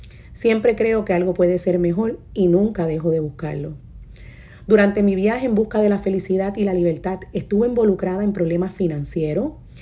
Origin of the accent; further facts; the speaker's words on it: San Juan, Puerto Rico; Yo crecí en San Juan, Puerto Rico, en una familia de clase trabajadora, en un ambiente muy disfuncional